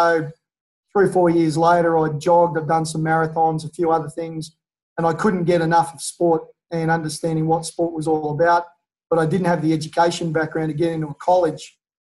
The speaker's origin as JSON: {"language": "English", "country": "Australia", "said": "I'm an Australian and I live on the east coast of Australia"}